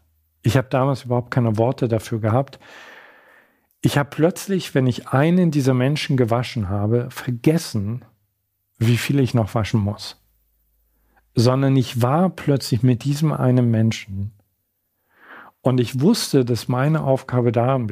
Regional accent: Görlitz, Saxony, Germany; born there; ich bin auf einer alten Station gelandet in Görlitz, in meiner Geburtsstadt.

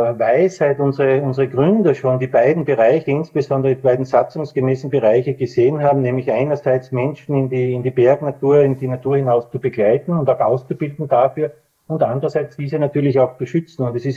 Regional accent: Styria, Austria; beginnt in meiner Kindheit in der Obersteiermark, in der ich ganz viel Zeit auf den Almen verbringen durfte, in den Bergen verbringen durfte

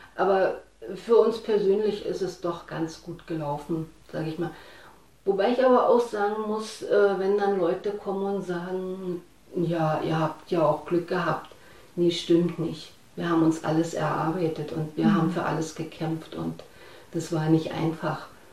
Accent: East Germany, Germany; ich fühle mich sehr wohl als Ostdeutsche.

